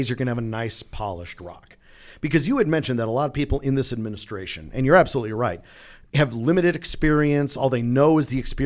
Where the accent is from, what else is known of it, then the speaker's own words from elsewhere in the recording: Chicago, Illinois, United States; And understand, I'm from Chicago.